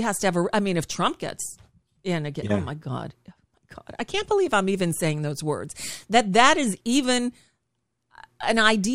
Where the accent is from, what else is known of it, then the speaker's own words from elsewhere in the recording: New York, United States; born there; moved away; also born or lived in Taos, New Mexico / Salem, New Hampshire; And New York. I was born in New York.